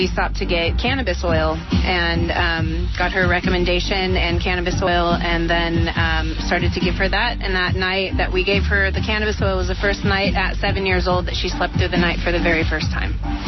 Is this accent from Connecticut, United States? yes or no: no; Ukiah, California, United States; a friend that I grew up with in Ukiah